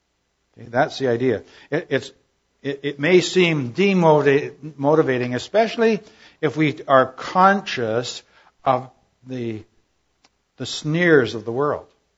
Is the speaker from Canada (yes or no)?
yes; Alberta, Canada; I went this week to my hometown in Alberta. I was sojourning. I love being in my hometown.